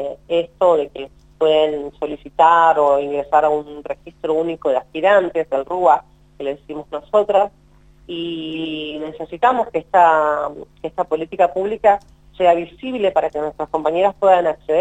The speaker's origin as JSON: {"language": "Spanish", "region": "Patagonia", "country": "Argentina", "said": "pues somos patagónicos y sabemos que el frío mucho no nos acompaña."}